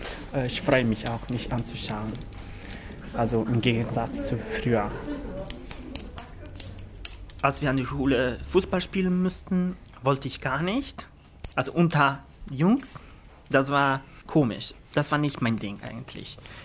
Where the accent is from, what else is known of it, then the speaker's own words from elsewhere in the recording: Italy; now in Germany; Ich habe meine Kindheit in meiner Geburtsstadt verbracht, in Italien.